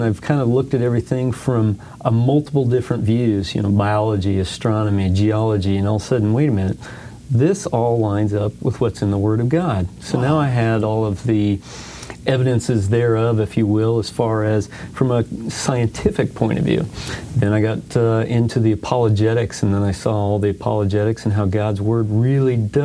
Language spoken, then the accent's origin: English; Denver, Colorado, United States; I grew up in Denver, Colorado, and Denver, they have, it's just a dinosaur mecca.